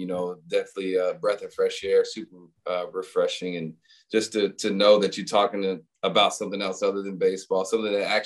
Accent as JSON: {"language": "English", "region": "East Coast", "country": "United States", "lives_now": "Los Angeles, United States", "said": "I know. But you gotta think I'm from the East Coast though."}